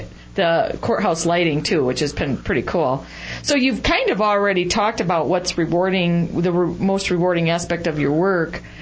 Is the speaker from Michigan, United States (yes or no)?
yes; Michigan, United States; I won't judge you because you're from Wisconsin and I came from Michigan